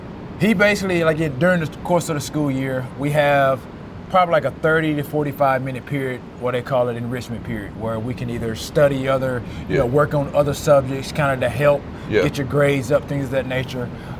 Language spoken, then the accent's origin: English; Alexander City, Alabama, United States; Alexander City, Alabama. Relatively small town.